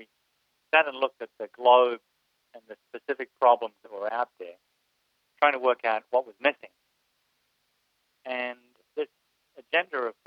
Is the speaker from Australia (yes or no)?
yes; Melbourne, Victoria, Australia; moved away as an adult; now in United States; I'm born and bred in Melbourne, and I left Australia in 89, intending only to be away for a short period of time.